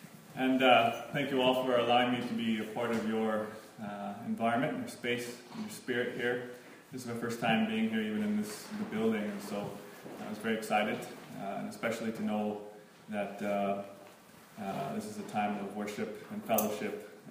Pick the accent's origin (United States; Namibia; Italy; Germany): United States; now in Winnipeg, Canada; I was originally from the States, came to Canada not too long ago, and to Winnipeg because of a very attractive young woman